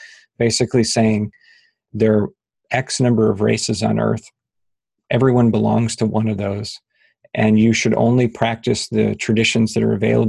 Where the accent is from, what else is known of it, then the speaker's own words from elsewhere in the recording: United States; let me speak from my position as an American white guy.